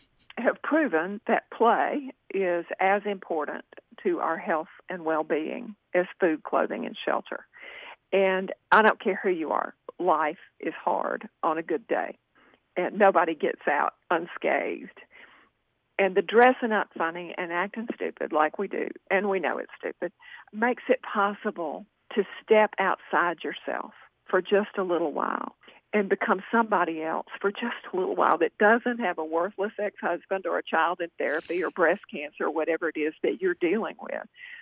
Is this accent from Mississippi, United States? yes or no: yes; Jackson, Mississippi, United States; I grew up in South Jackson, which is true